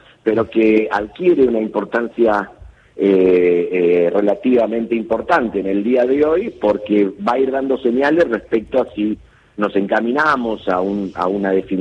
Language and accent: Spanish; Santa Fe, Argentina; Yo vengo de la provincia de Santa Fe, nosotros tenemos sistema de primarias abiertas, simultáneas y obligatorias, inclusive antes que la Nación.